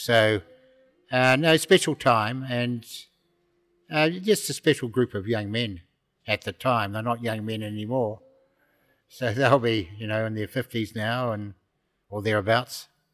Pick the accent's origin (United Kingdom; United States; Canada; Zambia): United Kingdom; Wales; We being the Welsh, we were going to give our best, and our best was good enough.